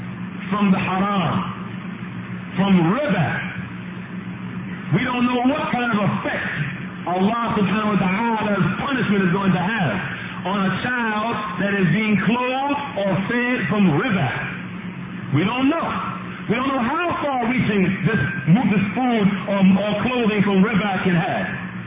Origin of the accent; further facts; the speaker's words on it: United States; I'm born and raised in America. I'm a child of television